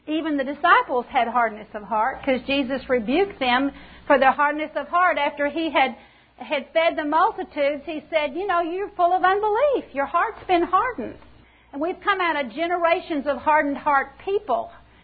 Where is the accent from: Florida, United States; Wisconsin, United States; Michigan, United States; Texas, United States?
Texas, United States; I grew up in South Texas with these big black hard dirt clods.